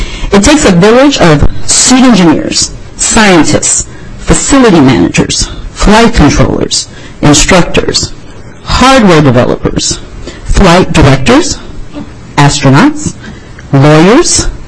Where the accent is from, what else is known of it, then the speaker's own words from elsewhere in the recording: Minneapolis, Minnesota, United States; graduate, very, very proud graduate, of Minneapolis South High School, and I consider Minneapolis to be my hometown.